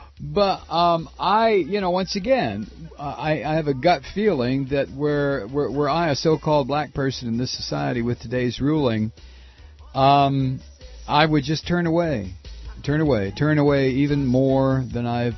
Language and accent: English; United States; but since I am an American, I think of them first.